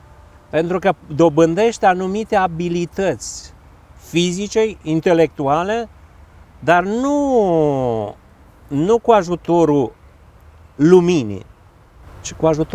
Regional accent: Oravița, Caraș-Severin, Romania; încă de mic copil am crescut la Oravița

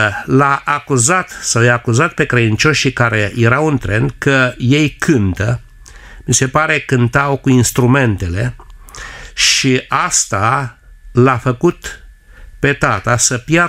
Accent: Galați, Galați County, Romania; also born or lived in Baia Mare / Călărași; now in Constanța, Romania; În 1954 și m-am născut în localitatea Baia Mare. Acum, este curios că m-am născut acolo, deși am crescut în Galați, apoi de acolo m-am mutat în Călăraș din cauza serviciului și din Călăraș am venit în Constanța prin căsătorie cu soția mea Mariana și locuiesc în Constanța.

